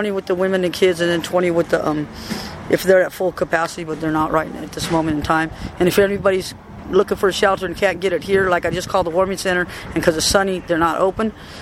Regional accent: Sacramento, California, United States; from Sacramento, California.

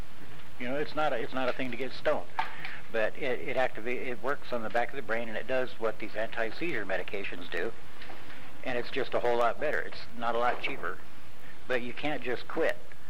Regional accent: Santa Cruz, California, United States; born there; Yeah, I was born in Santa Cruz.

